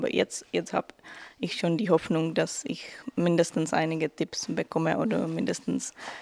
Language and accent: German; Czechia; German is a second language; Ich komme aus Tschechien.